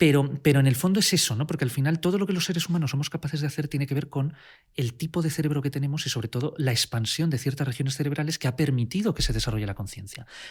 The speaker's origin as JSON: {"language": "Spanish", "town": "Coslada", "region": "Community of Madrid", "country": "Spain", "said": "Desde pues que me pasaba tardes enteras al salir del colegio en la biblioteca municipal en Coslada, de donde yo soy"}